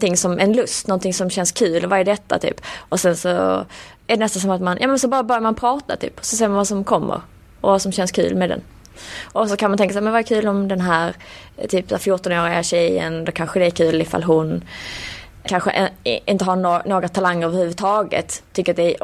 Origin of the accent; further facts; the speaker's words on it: Malmö, Skåne, Sweden; Ja, jag är uppvuxen i Malmö.